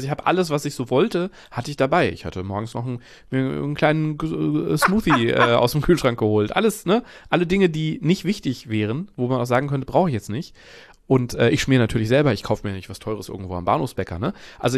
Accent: Frankfurt, Hesse, Germany; ich bin in Frankfurt aufgewachsen.

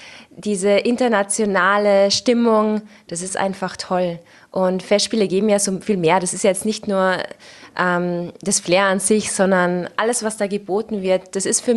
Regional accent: Salzburg, Austria; gerade auch als Salzburgerin

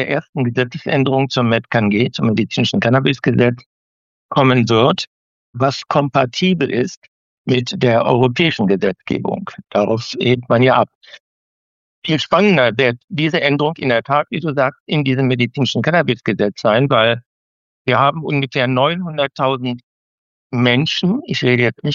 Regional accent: Lower Saxony, Germany; ich komme aus Niedersachsen

